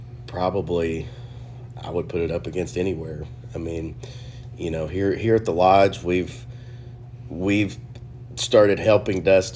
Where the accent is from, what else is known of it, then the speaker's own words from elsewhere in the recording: Kiowa, Oklahoma, United States; I grew up in Kiowa, which is just down the road here from Ty Valley, from the Choctaw Lodge.